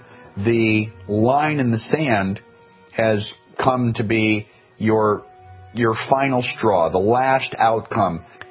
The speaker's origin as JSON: {"language": "English", "region": "Texas", "country": "United States", "said": "First of all, as a Texan, I would like to point out this is a reference to the Alamo."}